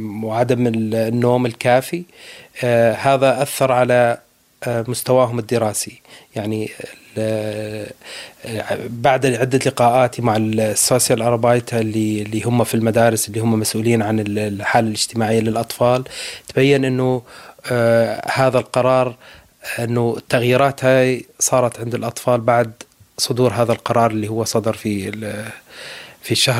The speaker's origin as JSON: {"language": "Arabic", "region": "Daraa Governorate", "country": "Syria", "moved": "as an adult", "lives_now": "Berlin, Germany", "said": "من سوريا من محافظة درعا أنا في ألمانيا من 2015 كنت أعمل في سوريا مدرس لغة عربية وأتيت إلى ألمانيا"}